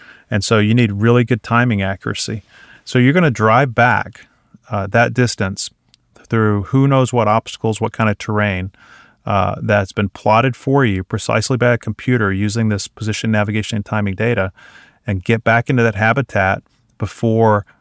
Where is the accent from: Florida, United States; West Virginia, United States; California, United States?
Florida, United States; I'm from Florida. When it's cold, things feel like they're moving a little too slow.